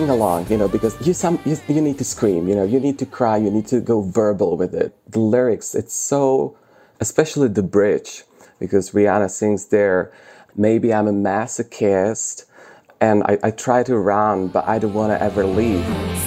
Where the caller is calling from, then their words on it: Brooklyn, New York, United States; I'm calling from Brooklyn.